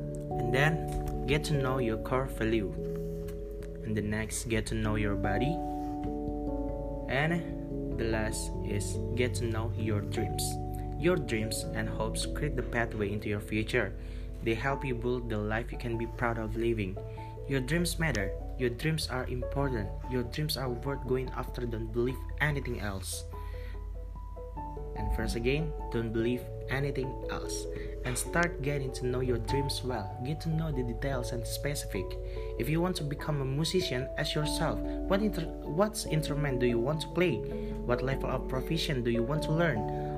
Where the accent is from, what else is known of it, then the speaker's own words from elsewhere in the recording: Indonesia; I'm from Indonesia, and I'm student in Telkom University, and my major is telecommunication.